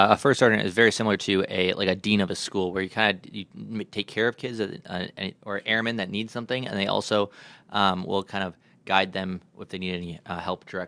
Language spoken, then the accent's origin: English; Appleton, Wisconsin, United States; moved away as an adult; I grew up in Appleton, Wisconsin, so I Wisconsin born and bred.